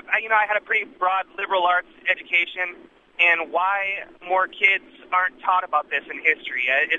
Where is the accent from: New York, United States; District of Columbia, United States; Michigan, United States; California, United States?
Michigan, United States; now in Nashville, United States; Hey, I grew up in Michigan. I now live in Nashville.